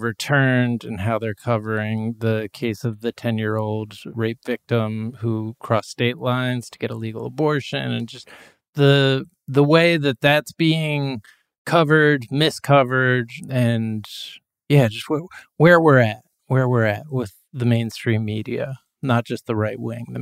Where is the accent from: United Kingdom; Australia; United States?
United States; Wheeling, West Virginia; And I grew up in Wheeling, West Virginia, which is like kind of a suburb, sneaky suburb of Pittsburgh.